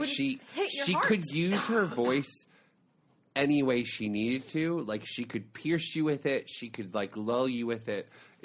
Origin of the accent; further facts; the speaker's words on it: Ponte Vedra Beach, Florida, United States; as a kid growing up in Florida, I lived off of cast albums.